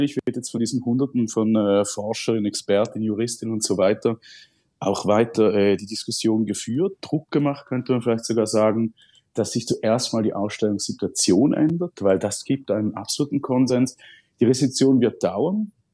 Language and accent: German; St. Gallen, Switzerland; Ich bin St. Galler, ich habe diese Mumie als Kind, hat man die besichtigt als Attraktion